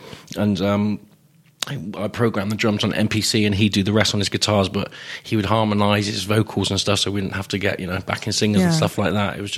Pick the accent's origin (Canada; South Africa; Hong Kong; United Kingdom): United Kingdom; Bristol, South West England; Where I was from Bristol, I had this kind of trip-hop, hip-hop kind of influence, multi-fusion of reggae, hip-hop and urban kind of music.